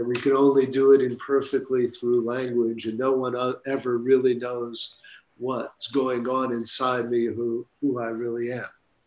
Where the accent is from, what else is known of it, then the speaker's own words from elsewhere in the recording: New York City, New York, United States; I say I'm a teacher, I'm a father, I'm a New Yorker.